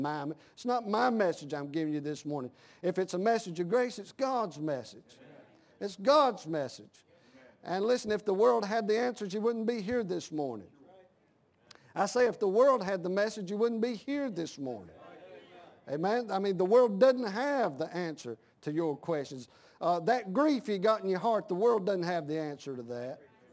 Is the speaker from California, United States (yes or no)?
no; Mount Airy, North Carolina, United States; I'm born and raised in Mount Airy, North Carolina.